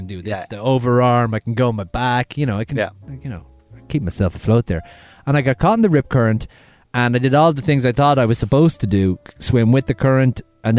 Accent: Ireland; I can't get this on. I'm Irish, please.

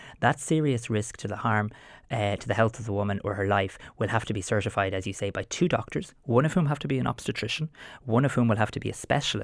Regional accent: Ireland; I don't believe, as an Irish person, as a person who knows many, many parents of children with disabilities

